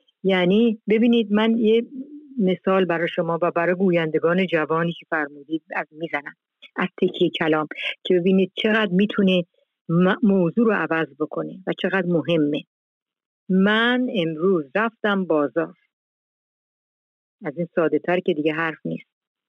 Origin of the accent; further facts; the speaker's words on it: Iran; moved away; حدود 40 سال 42 ساله که من از ایران اومدم بیرون